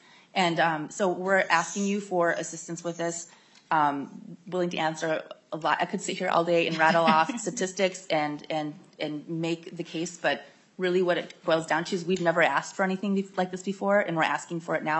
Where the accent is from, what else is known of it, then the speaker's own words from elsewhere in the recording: Cass Lake, Minnesota, United States; I'm also a member of the Leech Lake Band of Ojibwe and was born and raised in Cass Lake, where this project will be located.